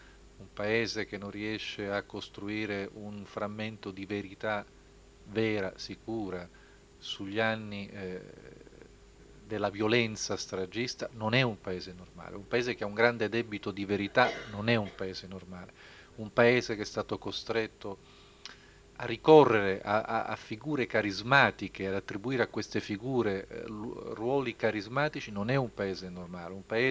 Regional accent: Sicily, Italy; ve lo dico da siciliano

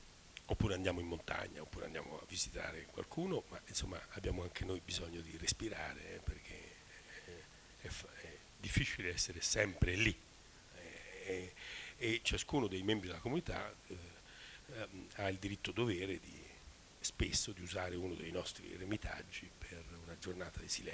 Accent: Rome, Lazio, Italy; Ecco, lì sento come romano una forte contraddizione.

